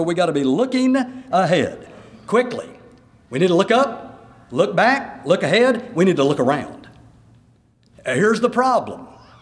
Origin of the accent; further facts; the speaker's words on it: Houston, Texas, United States; Now, I grew up in Houston, Texas. Never hardly snowed in Houston, maybe a little flake now and then.